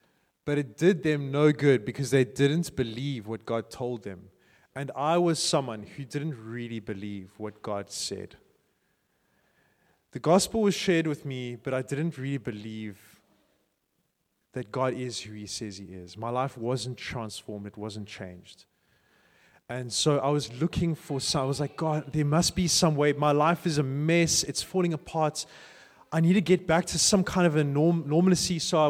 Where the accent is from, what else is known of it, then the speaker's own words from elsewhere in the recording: Phalaborwa, Limpopo, South Africa; also born or lived in Cape Town; I grew up in Zanin and Palabora, like Northern Province, for the beginning part of my life, before high school.